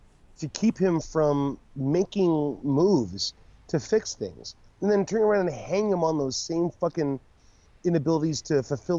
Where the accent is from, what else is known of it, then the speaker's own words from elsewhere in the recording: Pennsylvania, United States; Like, motherfucker, I'm here. I'm from Pennsylvania, dude.